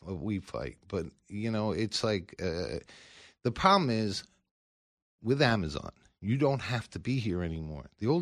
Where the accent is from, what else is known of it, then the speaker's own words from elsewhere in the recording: United States; But I'm American. I'll make it here, and I'll deal with it, and I make a good product, so I'm not worried about it.